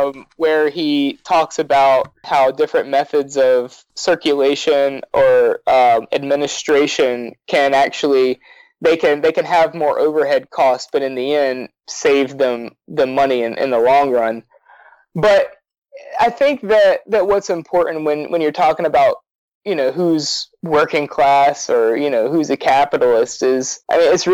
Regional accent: Alabama, United States; So, I mean, I'm from Alabama, and most of the workers I know, they're not supportive of socialism.

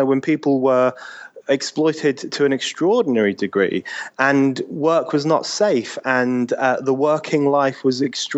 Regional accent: New York City, New York, United States; You know, I'm a New Yorker.

